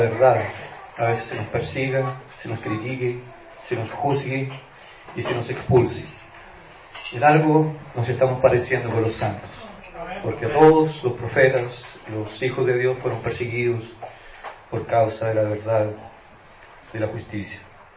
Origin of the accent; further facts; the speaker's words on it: Coronel, Biobío, Chile; Soy de Coronel